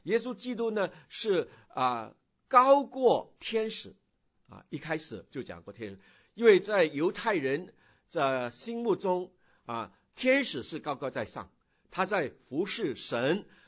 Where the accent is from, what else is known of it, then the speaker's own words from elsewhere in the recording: China; 我们中国人呢很喜欢讲的是关系啊，我们很重视关系